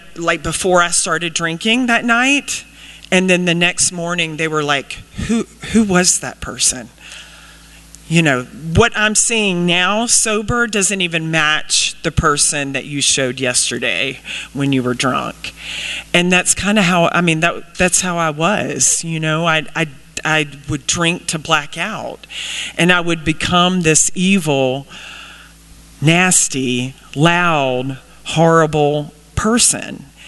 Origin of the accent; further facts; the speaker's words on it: Anniston, Alabama, United States; But yeah, I'm from Anniston, Alabama.